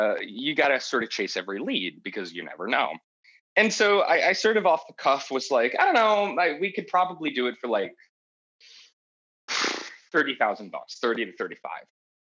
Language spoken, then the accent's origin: English; Pennsylvania, United States; also born or lived in Montana, United States; So I was from Montana originally, and I moved to Pennsylvania when I was very young. So I do consider myself probably Pennsylvania.